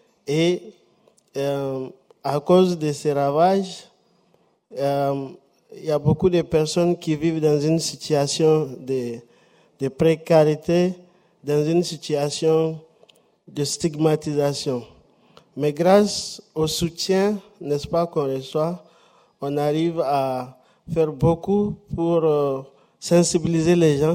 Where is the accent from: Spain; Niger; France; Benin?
Niger; Je viens du Niger. Niger, un pays de l'Afrique de l'Ouest, un pays sahélien.